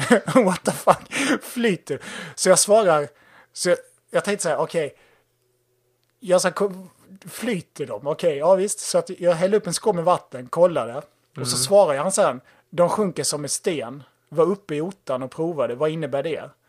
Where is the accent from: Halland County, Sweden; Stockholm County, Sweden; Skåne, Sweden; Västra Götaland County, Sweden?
Halland County, Sweden; Halmstad; Vi är ju från Halmstad ju.